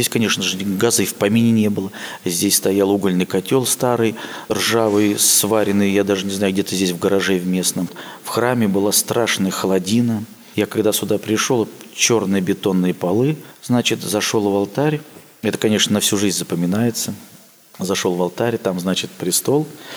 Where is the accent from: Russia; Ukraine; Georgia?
Russia; Yaroslavl, Yaroslavl Oblast; also born or lived in Kostroma; Я родился в Костроме. До 10 класса жил в Ярославле. Ну, тоже в совхозе, в деревне